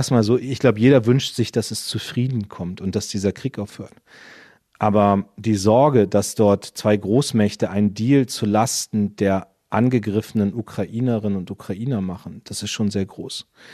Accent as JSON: {"language": "German", "region": "Northern Germany", "country": "Germany", "said": "was für mich als Norddeutscher sehr spannend war"}